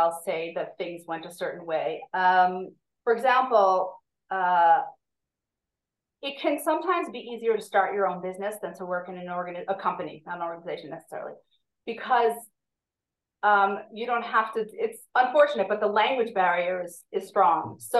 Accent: United States; now in Israel; First of all, because I had never done any advanced paperwork and form stuff really as an American, it wasn't like, oh, now I have to do it all in Hebrew.

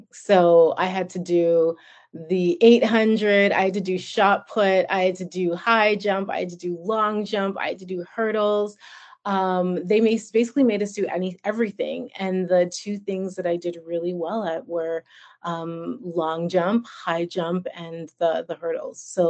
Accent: Calgary, Alberta, Canada; and Calgary wasn't very diverse. It's a lot more diverse now, but still has a long way to go for sure.

